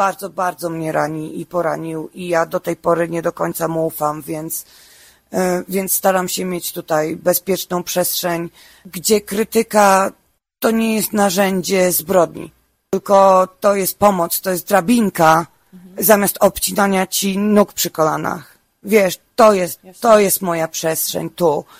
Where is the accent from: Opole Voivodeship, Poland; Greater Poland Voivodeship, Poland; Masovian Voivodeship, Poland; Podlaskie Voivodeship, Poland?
Masovian Voivodeship, Poland; Warsaw; born there; moja dusza taka jest, połowa to z Łodzi, a połowa to z Wielkiej Brytanii, a urodziłam się w Warszawie.